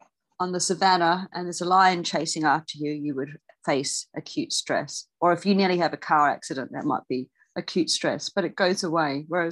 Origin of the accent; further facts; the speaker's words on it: Australia; here from Australia